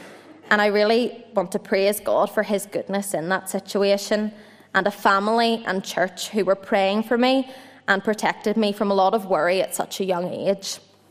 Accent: Dundonald, Northern Ireland, United Kingdom; born there; I was born in the Ulster Hospital in Dundonald in the year 2000

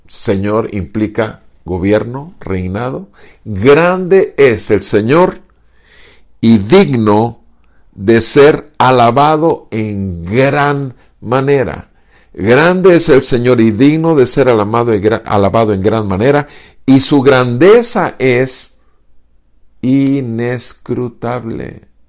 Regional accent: Tampico, Tamaulipas, Mexico; Nací en Tampico, soy ciudadano de Tampico

